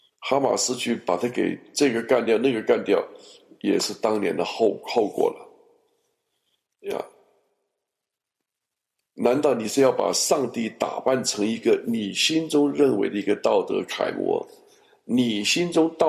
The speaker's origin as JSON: {"language": "Chinese", "country": "China", "said": "我也是中国人"}